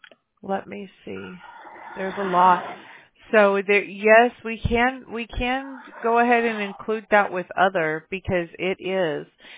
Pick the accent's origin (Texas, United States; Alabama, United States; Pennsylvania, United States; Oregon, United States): Alabama, United States; Mobile; born there; and I was born in Mobile, Alabama, so I'm familiar with the South and how things work